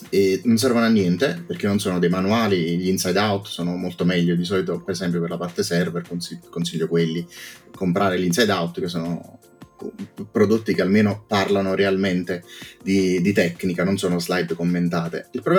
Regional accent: Salerno, Campania, Italy; now in Naples, Italy; Io sono di Salerno, vivo a Napoli da una decina d'anni, provincia di Napoli

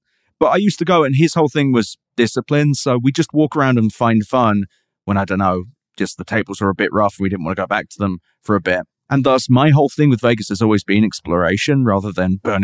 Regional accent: United Kingdom; I'm British.

